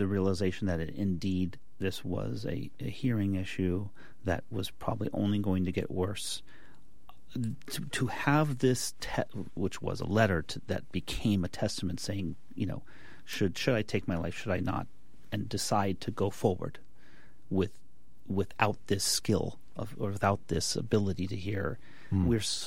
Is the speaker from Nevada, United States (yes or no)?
yes; Las Vegas, Nevada, United States; also born or lived in Reno; You know, I grew up in Nevada. I was in Las Vegas. My family was in Las Vegas until I was 10, and then we moved to Reno at that point.